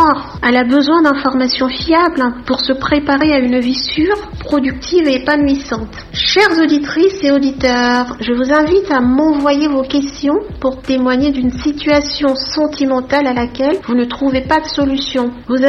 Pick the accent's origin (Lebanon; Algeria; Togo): Togo; now in France; Je suis née et j'ai grandi en Afrique, plus précisément au Togo, où j'ai fait mes études primaires et secondaires. J'y suis donc très attachée et j'y passe souvent mes vacances.